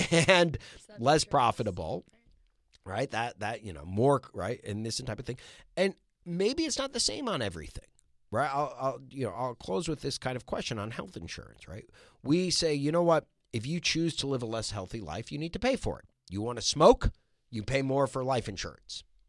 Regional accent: Maryland, United States; I felt that calling when I was young, growing up in Montgomery County, Maryland, and it changed me.

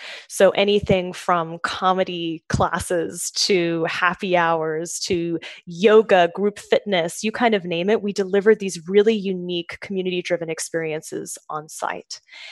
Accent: Australia; So I'm from Australia originally.

